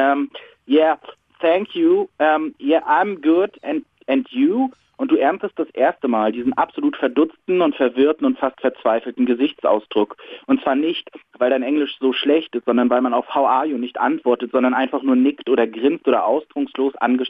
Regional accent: Rostock, Mecklenburg-Vorpommern, Germany; moved away as an adult; now in Hamburg, Germany; ich komme aus Rostock ursprünglich

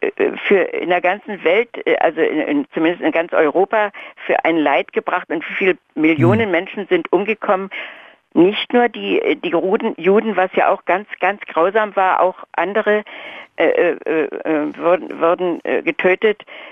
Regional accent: Wrocław, Lower Silesian Voivodeship, Poland; moved away; Wir waren als Flüchtlinge, ich komme aus Schlesien, aus Breslau, mit meiner Mutter und meinen Geschwistern in Altenberg gelandet, im Erzgebirge.

